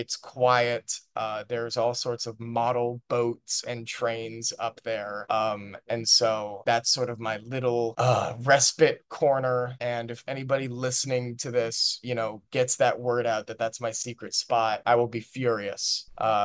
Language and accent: English; Half Moon Bay, California, United States; I grew up in Half Moon Bay in California, which is about a 35, 40-minute drive to San Francisco.